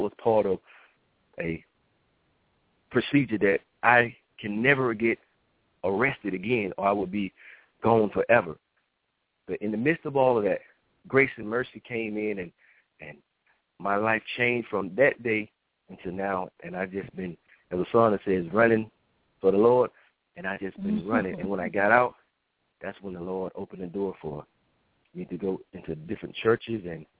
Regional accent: Georgia, United States; Originally, I'm from Georgia. And as most people, you know, we, you know, grow up in a loving home

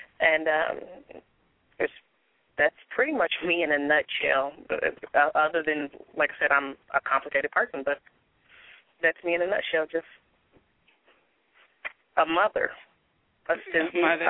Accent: Hopkinsville, Kentucky, United States; But I'm 27, originally from Hopkinsville, Kentucky, and I'm not married.

